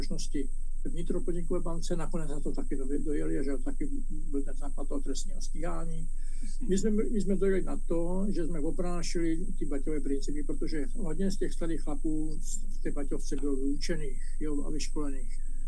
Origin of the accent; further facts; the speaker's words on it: Zlín, Zlín Region, Czechia; A ty víš, že jsem ze Zlína, za těch Slušovic, to je za to je pár kilometrů.